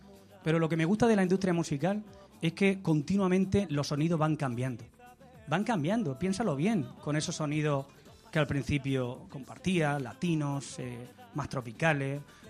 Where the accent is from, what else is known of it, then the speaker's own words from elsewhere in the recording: Almería, Andalusia, Spain; Yo salí de Almería, me forjé en Almería, me forjé en Andalucía